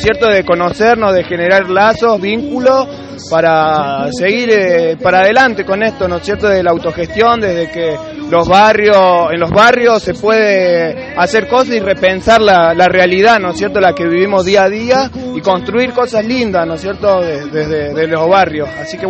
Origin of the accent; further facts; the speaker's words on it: Unquillo, Córdoba, Argentina; Soy de acá de Unquillo